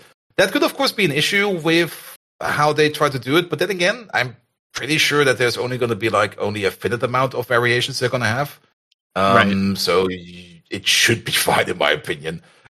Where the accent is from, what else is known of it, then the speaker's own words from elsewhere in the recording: Germany; English is a second language; I'm from Germany.